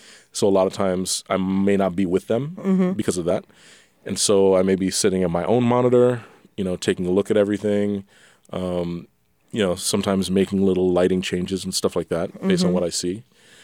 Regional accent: U.S. Virgin Islands; growing up in the Virgin Islands, that's what I was mostly familiar

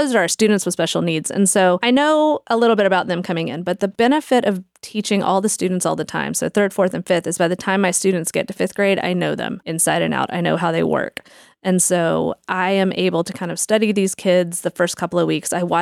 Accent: Georgia, United States; I am. I grew up in Georgia. I graduated from Harrison High School in Cobb County. And then I went to Georgia State University.

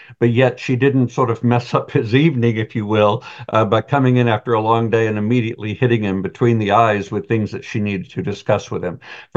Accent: Georgia, United States; And I said, "I'm a ninth generation Georgian."

